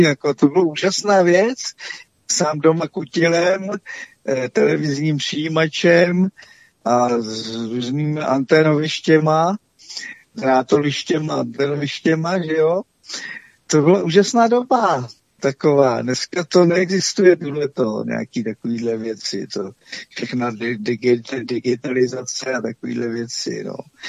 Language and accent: Czech; Plzeň, Plzeň Region, Czechia; tak já jsem z Plzně původně, že jo, tady teď jsem na Plzni jihu, takže Plzeňsko.